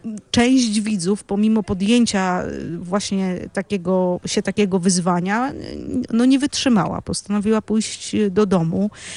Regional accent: Pomeranian Voivodeship, Poland; Ja to mówię jako Kaszubka

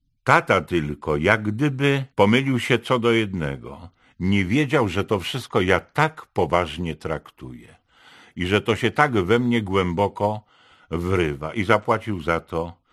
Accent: Legnica, Lower Silesian Voivodeship, Poland; born there; Urodziłem się w małej Moskwie, czyli w Legnicy.

